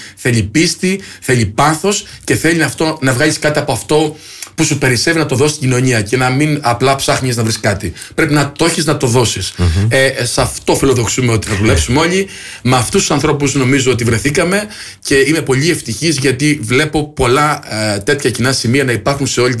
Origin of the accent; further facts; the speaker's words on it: Heraklion, Crete, Greece; Έχουμε σημαντικά προσόντα και ως Έλληνες και ως Κρητικοί, αλλά και ως Ηρακλειώτες